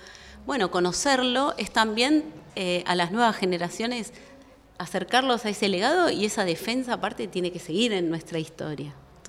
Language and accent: Spanish; Argentina